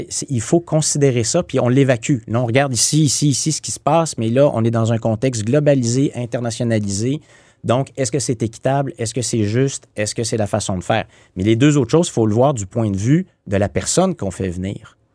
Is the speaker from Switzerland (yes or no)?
no; Quebec, Canada; moi, je suis du Québec et je suis un Québécois